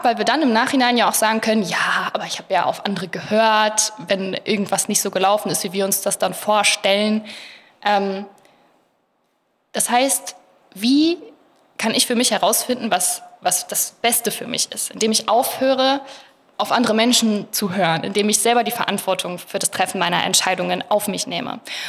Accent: Lower Saxony, Germany; ich bin in Buxtehude aufgewachsen, also nicht mal in Buxtehude, aber da in der Nähe auf einem kleinen Dorf.

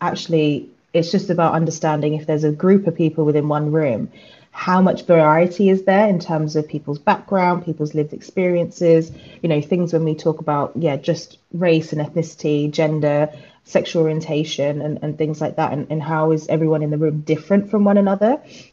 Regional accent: London, United Kingdom; I am British. I'm born and raised in London, but my mother is Irish and she's from the Republic of Ireland.

